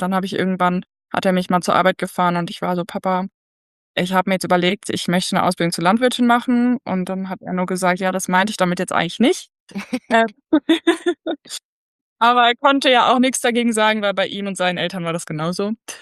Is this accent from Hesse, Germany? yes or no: no; North Rhine-Westphalia, Germany; moved away as an adult; now in Zimbabwe; ich bin 23, ausgebildete Landwirtin. Ich komme aus NRW, studiere momentan Agrarmanagement im Fernstudium. Seit knapp über einem Jahr und ich bin 2024 nach Simbabwe ausgewandert.